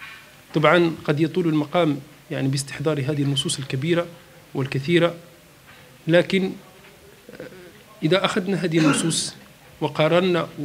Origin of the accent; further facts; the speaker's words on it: Morocco; في واقعنا في بلدنا المغرب